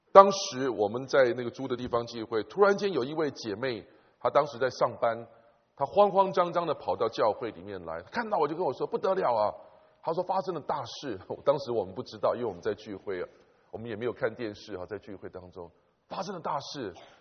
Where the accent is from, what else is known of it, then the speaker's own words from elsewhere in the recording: China; 今天可以说是我们中国人这个几大节日之一的中秋节的前夕